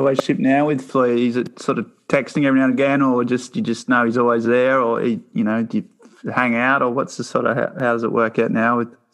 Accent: Australia; I grew up in Australia.

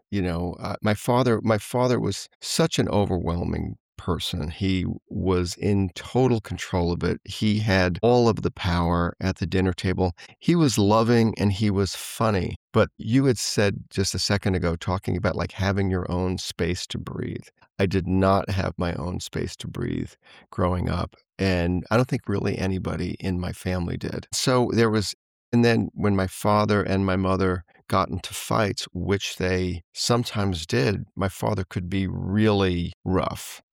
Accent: New York, United States; When I was growing up in Long Island

